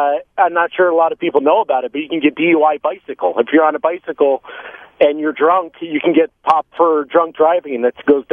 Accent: East Coast, United States; I'm from the East Coast.

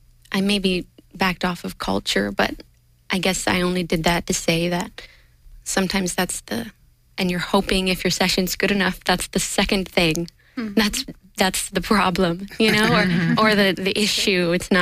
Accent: Texas, United States; I am Mexican American, third generation American from Texas.

